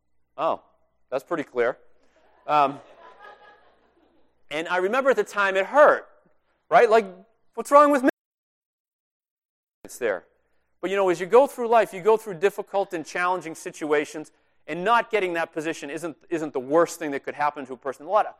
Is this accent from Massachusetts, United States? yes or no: yes; Braintree, Massachusetts, United States; It's in Eastern Mass., south of Boston, about 20 minutes south of where I grew up in Braintree.